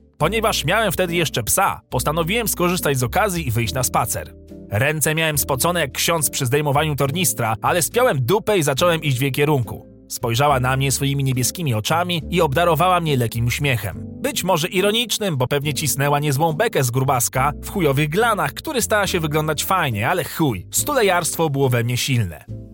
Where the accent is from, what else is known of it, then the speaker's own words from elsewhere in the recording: Warsaw, Masovian Voivodeship, Poland; wychowałem się na Jelonkach. Blokowisko takie jak każde inne, beton na betonie, trzepaki i w chuj dzieciaków.